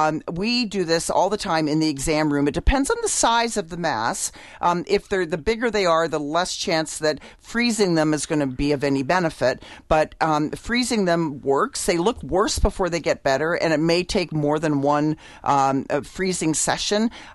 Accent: Canada; I'm from Canada.

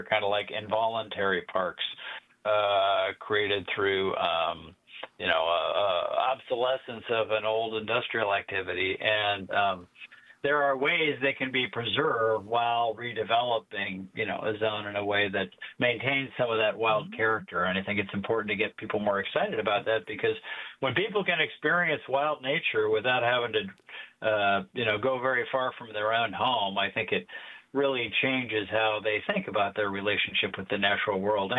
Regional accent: Des Moines, Iowa, United States; I grew up in Des Moines, and it was like that up along the Raccoon River where there wasn't a lot of flood control.

